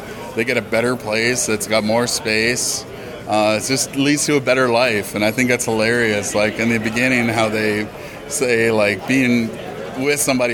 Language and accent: English; Canada; I'm from the Northwest Coast. I'm on MNBC Canada.